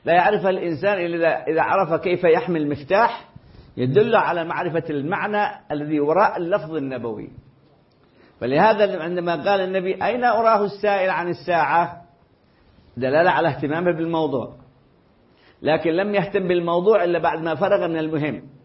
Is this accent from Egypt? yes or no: no; Hadramaut, Yemen; معروف نحن مثلا عندنا في حضرموت العلماء معروفين عبر التاريخ